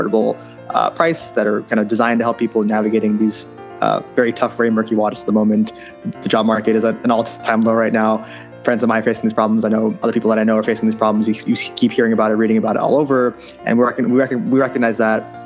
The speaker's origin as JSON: {"language": "English", "town": "Cupertino", "region": "California", "country": "United States", "tie": "born or raised there", "said": "I am from the Bay Area, from Cupertino, went to Cupertino High School, went to college, like I said, in Berkeley, and I'm currently living in San Francisco."}